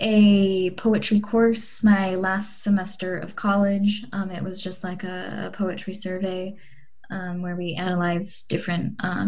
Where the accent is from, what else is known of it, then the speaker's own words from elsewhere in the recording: California, United States; now in Portland, United States; I grew up in Southern California and did not like it there.